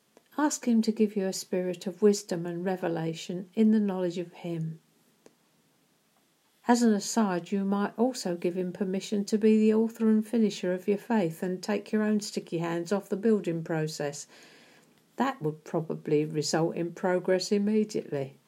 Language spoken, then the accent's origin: English; United Kingdom; And it certainly isn't for us, damn it, we're British.